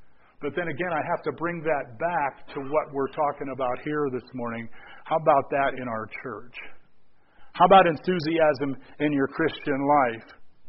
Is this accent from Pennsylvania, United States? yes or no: yes; Pittsburgh, Pennsylvania, United States; She grew up around Kansas City. I grew up around Pittsburgh.